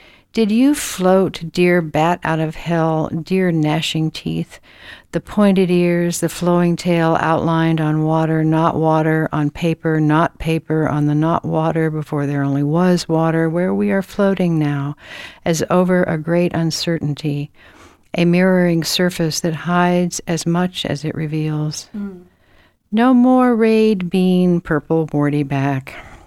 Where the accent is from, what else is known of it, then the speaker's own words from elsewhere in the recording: Georgia, United States; also born or lived in Massachusetts; I was a transplant as a child. We moved from Massachusetts to Georgia. So I grew up largely in the Jim Crow South, and we were in the South, as I like to say, but not of it.